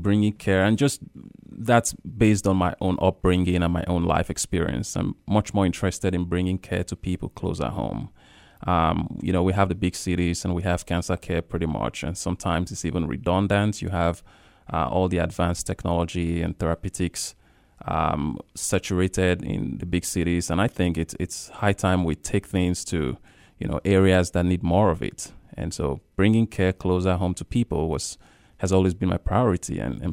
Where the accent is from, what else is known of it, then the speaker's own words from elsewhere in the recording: Nigeria; where I grew up, growing up in Nigeria, there was limited access to care, essentially.